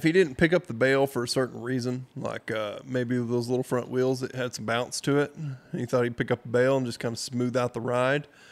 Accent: Texas, United States; I'm not from the Midwest. I'm sorry, I don't speak Yankee. I'm from Texas.

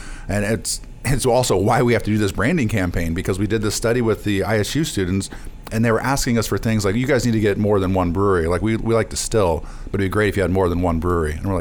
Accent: Decatur, Illinois, United States; when I first got that town, I was like, hey, I'm from Decatur. I want all the dive bars.

